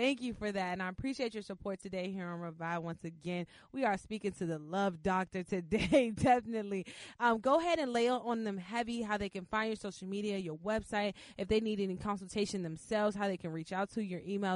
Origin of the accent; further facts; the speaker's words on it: Washington metropolitan area, United States; I'm going back down to the DMV area, showing love to my hometown.